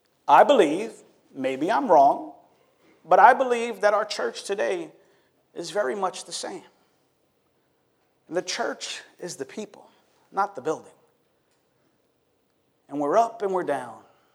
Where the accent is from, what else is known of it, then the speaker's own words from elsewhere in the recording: New York, United States; we're from New York, pastors trying to share the love of Jesus with people.